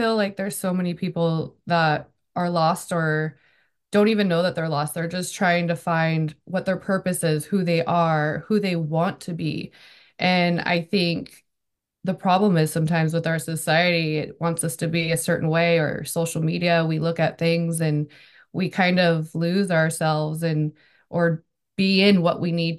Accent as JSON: {"language": "English", "region": "California", "country": "United States", "said": "I'm from Northern California. And so when I moved down here, it was like everyone around me had them."}